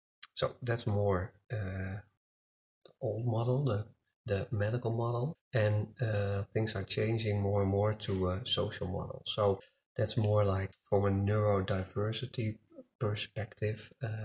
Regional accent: Netherlands; English is a second language; I'm from the Netherlands.

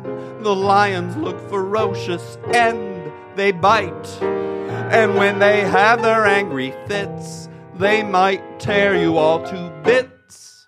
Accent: South Orange, New Jersey, United States; Today, I'd like to talk about my first piano teacher from my hometown of South Orange, New Jersey.

